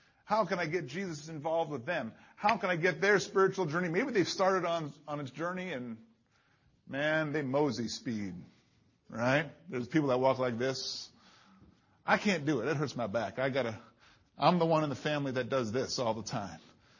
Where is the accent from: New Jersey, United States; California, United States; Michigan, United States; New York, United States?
New York, United States; I grew up in New York back in the 70s, and in that culture, you were either Catholic or you were Jewish.